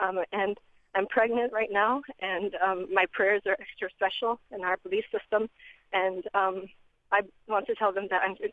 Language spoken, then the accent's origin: English; United States; my husband and I were very easily, very vulnerable. We're American and could have very easily been taken advantage.